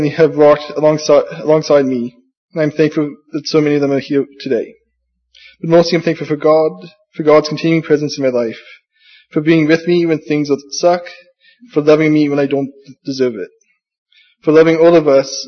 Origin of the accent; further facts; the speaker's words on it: Kitchener, Ontario, Canada; I grew up in Kitchener, Ontario.